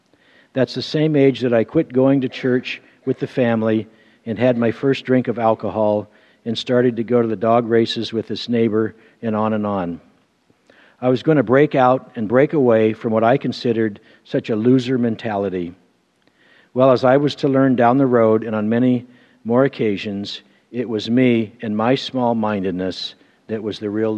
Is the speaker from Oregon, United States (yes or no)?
yes; Portland, Oregon, United States; I was born here in Portland to loving Christian parents. We lived in southeast Portland, right off of Sunnyside Road, in a place called Happy Valley, which was right behind a place called Pleasant Valley.